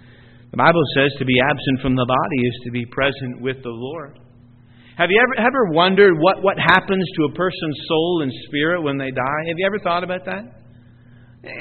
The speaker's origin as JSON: {"language": "English", "country": "Canada", "tie": "born or raised there", "said": "I'm Canadian born, Canadian bred. When I die, I'll be Canadian dead."}